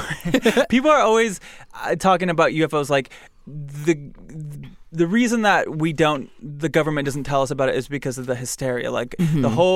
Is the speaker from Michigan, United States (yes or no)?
yes; Michigan, United States; I'm from Michigan. We have basements, too.